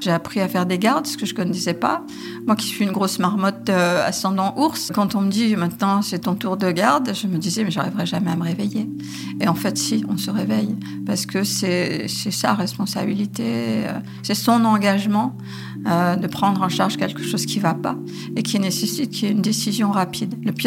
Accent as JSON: {"language": "French", "region": "Hauts-de-France", "country": "France", "said": "je suis du Pas-de-Calais, j'ai 68 ans."}